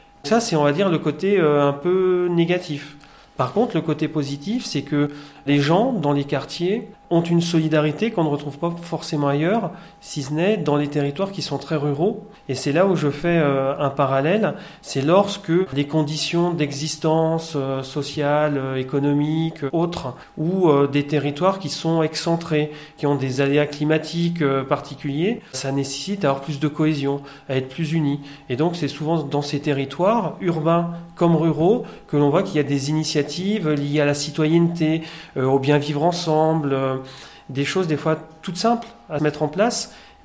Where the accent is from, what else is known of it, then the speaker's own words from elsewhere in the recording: Bourgogne-Franche-Comté, France; je suis natif d'un autre parc naturel régional, celui du Morvan. Je suis natif du département de la Nièvre.